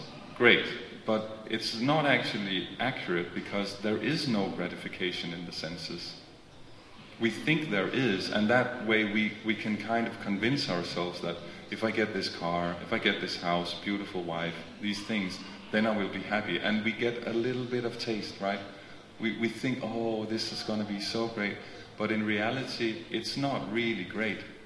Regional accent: Denmark; I'm from Denmark, which is probably as far as you can get away from Mayapur in terms of culture.

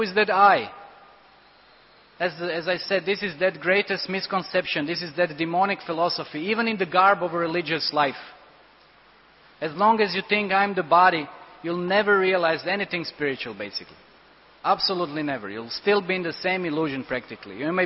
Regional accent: India; especially I came here from India and you're down underground somewhere and everything is so shiny

